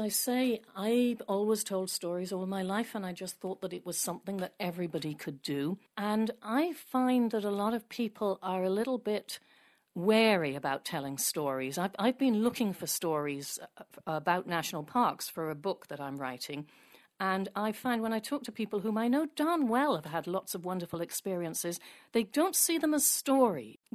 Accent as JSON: {"language": "English", "town": "Cardiff", "region": "Wales", "country": "United Kingdom", "moved": "yes", "lives_now": "Vermont, United States", "said": "I'm originally from Cardiff in Wales. I've lived in Vermont, however, on and off for the best part of 30 years."}